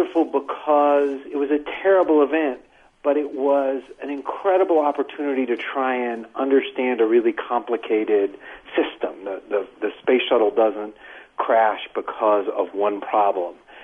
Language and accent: English; Florida, United States; Well, I grew up in Florida, and I had wanted to be a newspaper person literally since junior high